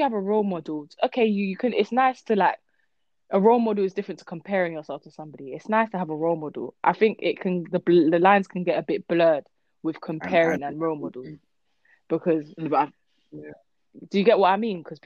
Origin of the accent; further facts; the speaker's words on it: Jamaica; I'm Jamaican.